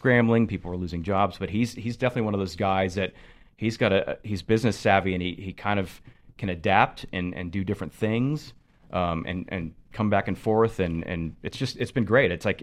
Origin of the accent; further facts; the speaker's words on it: St. Petersburg, Florida, United States; Well, you know, growing up in St. Pete in Tampa, I mean, it was a huge Top 40 battle